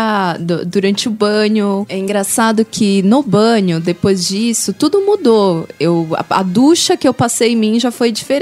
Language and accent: Portuguese; São Paulo, Brazil; Bom, eu não nasci em São Paulo, sou do interior.